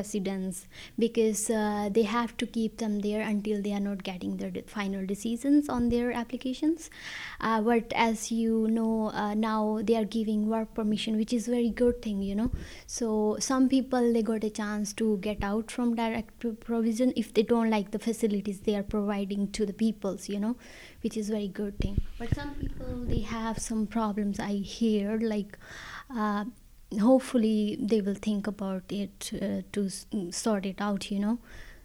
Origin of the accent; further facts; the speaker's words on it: India; English is a second language; moved away as an adult; now in Ireland; originally I'm from India, so I came here 5 years ago. So I'm living in a direct provision right now.